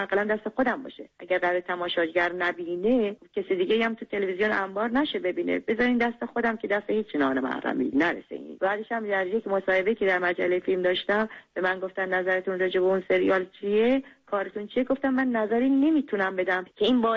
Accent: Iran; moved away as an adult; صحنه آخری که گرفته شد من از ایران اومدم بیرون.

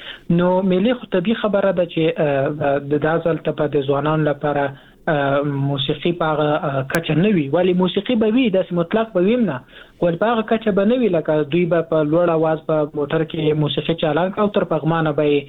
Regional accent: Jalalabad, Nangarhar, Afghanistan; مونږ د ننګرهار یو سیمه درته وایم، د جلال آباد خار مربوط و.

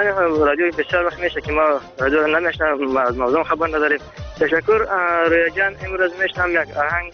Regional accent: Mazar-i-Sharif, Balkh, Afghanistan; گفتم که ما از مزار هستم

